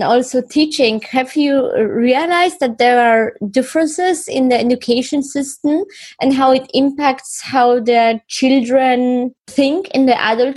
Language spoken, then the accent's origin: English; Poland; now in Germany; That's why I moved from Poland to Germany, because I didn't follow the rules which my parents put on me.